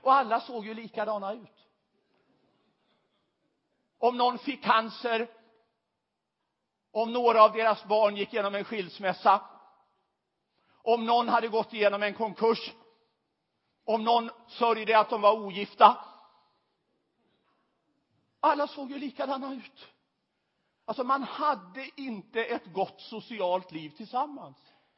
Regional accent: Västerås, Västmanland County, Sweden; Jag är uppväxt i Västerås.

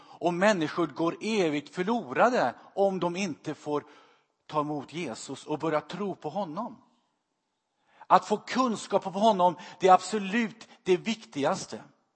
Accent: Sweden; Vi är ju svenskar också.

